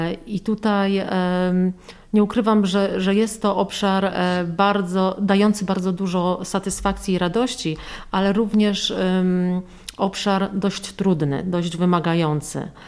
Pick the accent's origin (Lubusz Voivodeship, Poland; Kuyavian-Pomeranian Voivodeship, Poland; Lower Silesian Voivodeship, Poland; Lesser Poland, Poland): Lower Silesian Voivodeship, Poland; Wrocław; Ja jestem rodowitą wrocławianką. Przez całe dzieciństwo i okres studiów mieszkałam na Nadodrzu, czyli niedaleko. Później przez około 12 lat mieszkałam na Starym Mieście, bliżej Placu Legionów.